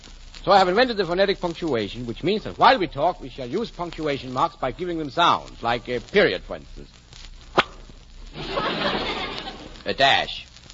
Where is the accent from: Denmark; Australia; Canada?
Denmark; English is a second language; now in United States; I come from Denmark, usually. And unfortunately, I couldn't speak English upon my arrival here.